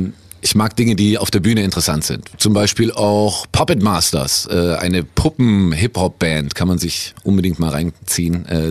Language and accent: German; Ulm, Baden-Württemberg, Germany; born there; Ich bin gebürtiger Ulmer und meine Mutter kommt aus Köln.